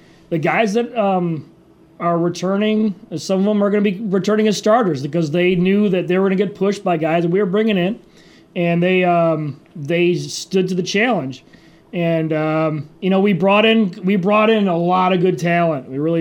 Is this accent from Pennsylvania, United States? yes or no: no; Yankton, South Dakota, United States; I'm from Yankton.